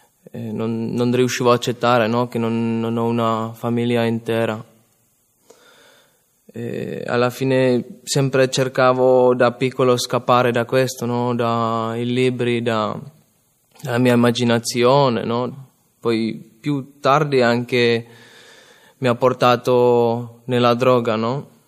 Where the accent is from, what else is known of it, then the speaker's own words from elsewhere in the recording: Czechia; Italian is a second language; vengo dalla Repubblica Ceca.